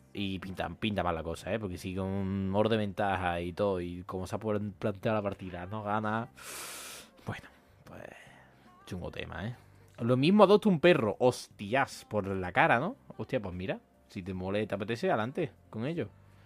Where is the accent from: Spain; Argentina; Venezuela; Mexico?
Spain; Córdoba, Andalusia; Como buen cordobés, tengo que proteger lo que tengo